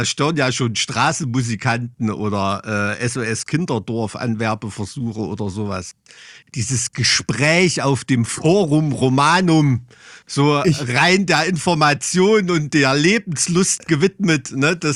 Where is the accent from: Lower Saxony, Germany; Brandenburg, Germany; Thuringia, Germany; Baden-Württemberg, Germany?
Thuringia, Germany; Weimar; Deutschland und besonders auch über Weimar lese ich immer, was so andere Leute über Deutschland und meine Heimat sagen.